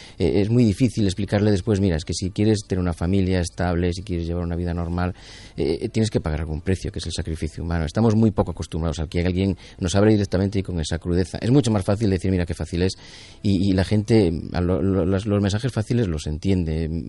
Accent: Galicia, Spain; yo claro, como gallego conozco las realidades más o menos cercanas

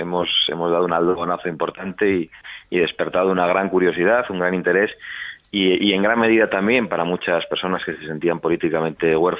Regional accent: Basque Country, Spain; soy vasco y he tenido una vivencia muy cercana a todo lo que ha sucedido en mi tierra.

